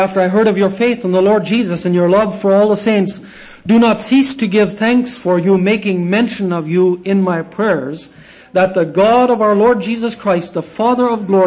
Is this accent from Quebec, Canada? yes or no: no; Vanderhoof, British Columbia, Canada; And I remember my hometown